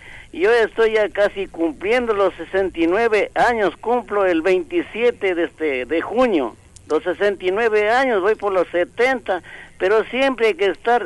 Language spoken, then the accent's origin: Spanish; Ecuador; a nosotros como ecuatorianos.